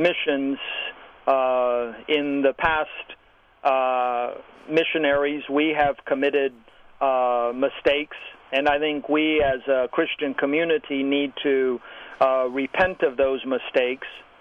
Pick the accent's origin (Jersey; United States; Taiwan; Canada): Taiwan; I was born and raised in Taiwan